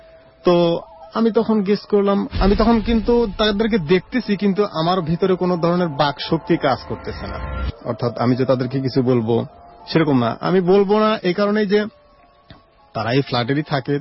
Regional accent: Khamarpara, Dhaka Division, Bangladesh; also born or lived in United States; Even আমার home district Tangail এবং আমার বাড়ি যে খামারপাড়া সেখানেও কিছু ঘটনা আছে।

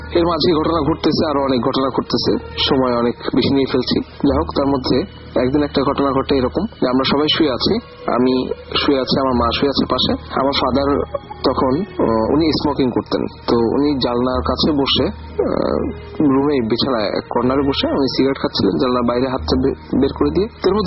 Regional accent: Khulna, Khulna Division, Bangladesh; আমাদের বাড়ি অ্যাকচুয়ালি খুলনাতে। আমাদের বাড়ি ছিল টিভি বন্ডের রোডে, সেই বাড়িটা এখনো আছে।

